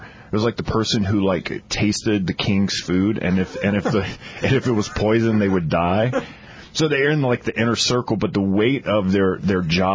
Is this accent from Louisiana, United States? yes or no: yes; Louisiana, United States; Hockey wasn't on the list because I grew up in South Louisiana, so I never thought about it.